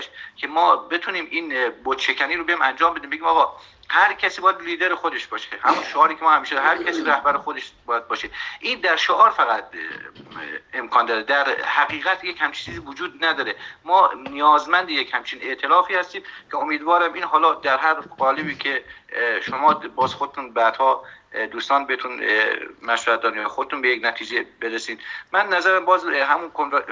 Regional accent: Iran; به عنوان یک ایرانی دوستدار این مردم، اینو خدمتون عرض بکنم که ما چون در جامعه ایران داریم زندگی میکنیم

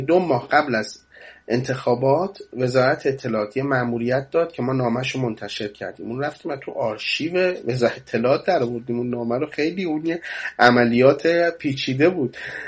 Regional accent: Iran; من خودم به عنوان کسی که تمام بچگیم و جوونیم و نمیدونم عمرم توی جمهوری اسلامی یا تو نماز جمعه بودم یا تو راهپیمایی بودم

